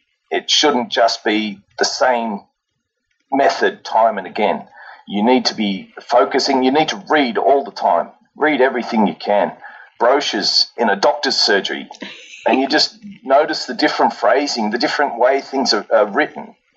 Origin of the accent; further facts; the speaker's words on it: Australia; I was from Australia.